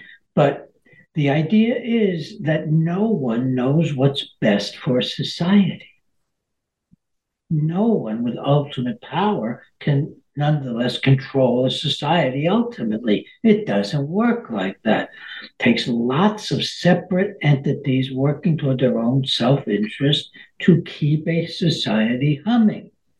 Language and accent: English; New York, United States; I grew up on Long Island in a Nouveau Riche community where the Jews were moving in from New York City and Brooklyn.